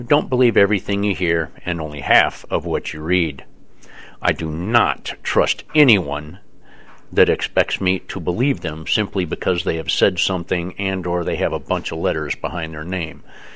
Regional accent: United States; I am an American, a patriot, and an activist.

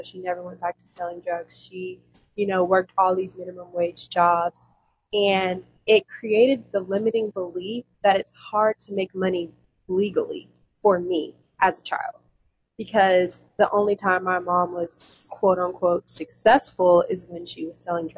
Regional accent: Pennsylvania, United States; born there; now in Atlanta, United States; like, I live here in Atlanta. I was born in Pennsylvania.

